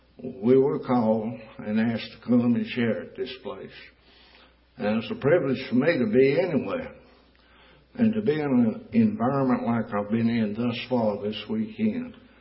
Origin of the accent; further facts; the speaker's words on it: Roxboro, North Carolina, United States; I had no idea when I was growing up in Roxburgh, North Carolina, that I would end up in Central Prison.